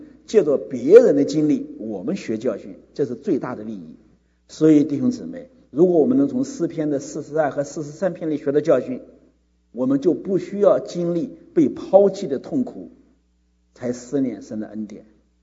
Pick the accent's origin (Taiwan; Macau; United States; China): United States; 那我们美国人过，在美国过感恩节